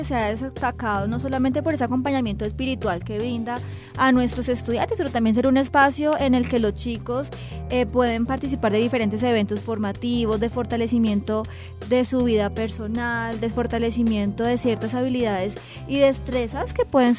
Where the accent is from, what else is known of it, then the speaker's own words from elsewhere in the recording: Ibagué, Tolima, Colombia; Amo ser colombiana e ibaguereña.